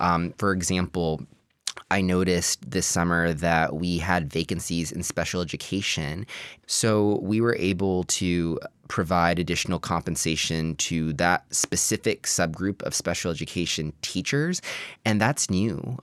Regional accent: Texas, United States; I'm from Texas.

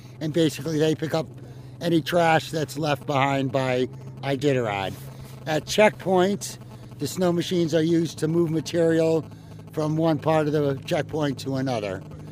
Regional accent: Vermont, United States; now in Alaska, United States; Well, I'm from Vermont, and in Vermont we have sleds. So, and I grew up and it was snowmobiles. Now that I live in Alaska, it's snow machines.

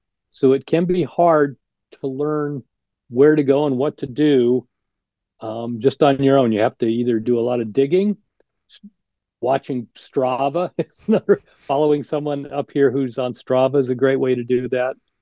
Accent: Alaska, United States; Well, I grew up in Alaska, and I moved up to Fairbanks in 1989, and then I got involved with the cycle club.

